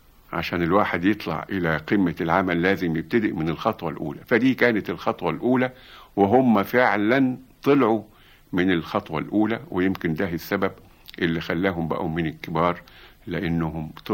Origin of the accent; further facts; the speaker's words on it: Egypt; ده كلمة بنقولها احنا يا مصريين